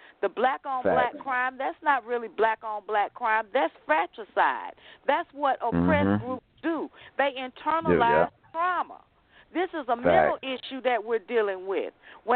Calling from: Georgia, United States; Greetings. I am enjoying the show. I'm calling from Georgia.

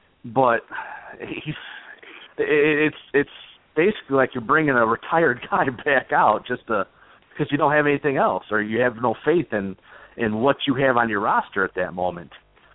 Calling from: Chicago, Illinois, United States; from Chicago. How you doing?

